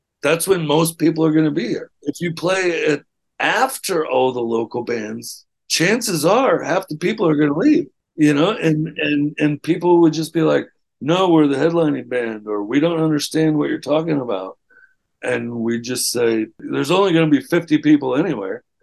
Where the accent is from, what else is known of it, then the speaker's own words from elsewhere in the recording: Florida, United States; we said, well, we're from Florida.